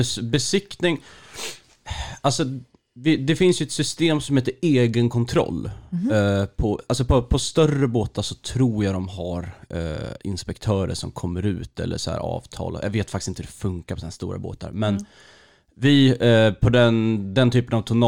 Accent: Stockholm, Stockholm County, Sweden; jag är ju från Stockholm från början.

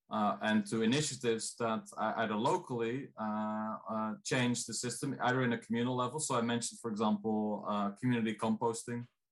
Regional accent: Netherlands; I come from the Netherlands.

